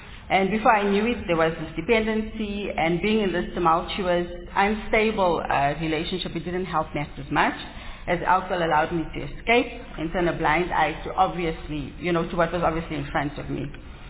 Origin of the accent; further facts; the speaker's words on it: Lodium, Gauteng, South Africa; When I was younger, I schooled at a primary school in my hometown of Lodium. Thereafter, I was across the road here at Girls High, Pretoria High School for Girls